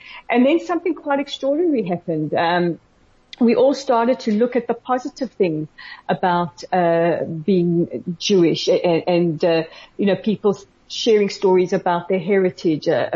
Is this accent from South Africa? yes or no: yes; South Africa; now in Israel; am an adopted child, that my roots are apparently Moroccan-Israeli, but I grew up in South Africa in an Ashkenazi Jewish home.